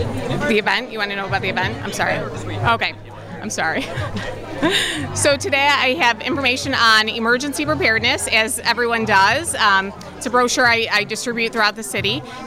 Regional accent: Buffalo, New York, United States; we like to pat ourselves on the back that we're from Buffalo and we're tough

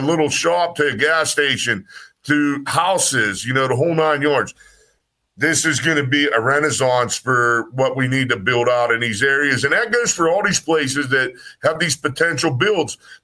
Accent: Homer City, Pennsylvania, United States; and I live here, I'm from Homer City

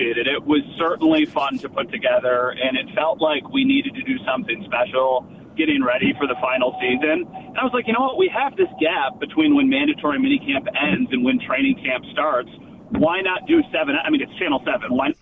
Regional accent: New York, United States; As you know, somebody who, I'm from Western New York, so to hear the stories about Marv Levy and know the legend of Marv Levy

